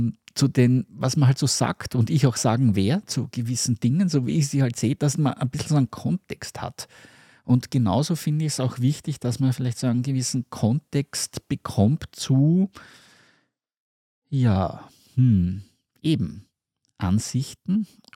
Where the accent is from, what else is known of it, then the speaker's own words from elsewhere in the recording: Vienna, Austria; ich bin ursprünglich in Wien geboren, in der Hauptstadt Österreichs, in Wien, in einem, ich würde mal sagen, in einem Arbeiterviertel und bin dort so als in den 70er Jahren klassisch als Einzelkind irgendwie groß geworden